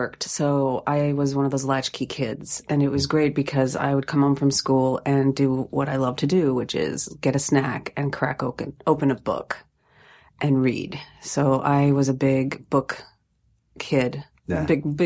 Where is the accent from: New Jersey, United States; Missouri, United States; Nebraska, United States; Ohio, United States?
Ohio, United States; Sylvania; Just outside of Toledo in Sylvania.